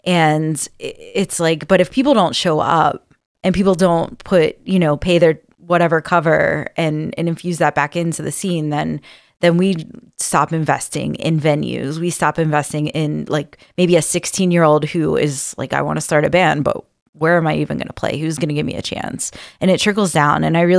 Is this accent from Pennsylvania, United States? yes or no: yes; Pittsburgh, Pennsylvania, United States; And I grew up in Pittsburgh, and it was very much like